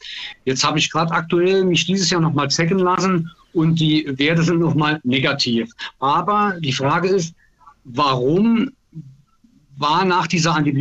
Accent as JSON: {"language": "German", "region": "Saarland", "country": "Germany", "tie": "born there", "said": "Ich komme aus dem Saarland gebürtig, also wohne auch im Saarland"}